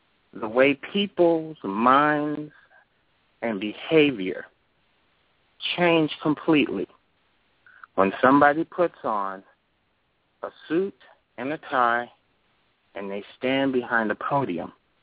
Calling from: Louisiana, United States; I'm calling from Louisiana.

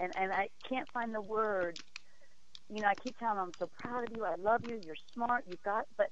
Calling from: Little Falls, New Jersey, United States; I'm calling from Little Falls, New Jersey.

